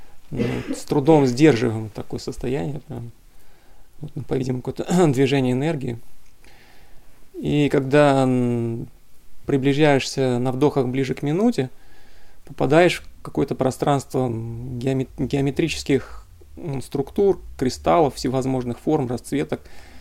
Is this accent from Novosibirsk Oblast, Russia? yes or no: no; Krasnodar Krai, Russia; я из Краснодарского края.